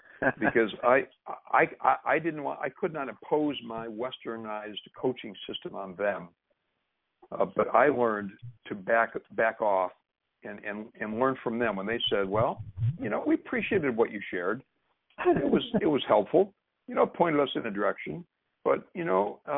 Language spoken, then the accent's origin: English; United States; As an American kingdom person, to retreat, to withdraw.